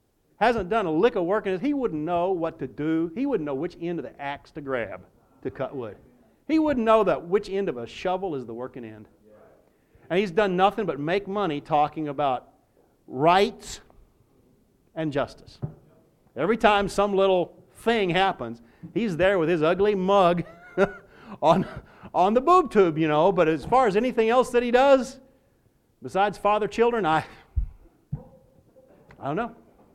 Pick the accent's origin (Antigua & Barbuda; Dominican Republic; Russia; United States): United States; the South; It's been so long, I'm from the South. I don't even know if I even had ancestors that owned slaves.